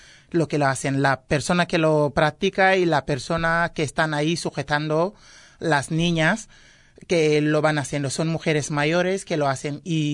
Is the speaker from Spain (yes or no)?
no; Senegal; born there; Spanish is a second language; yo vengo de mi país de origen, es en Guinea, Conakry, pero he nacido en Senegal y soy senegalesa.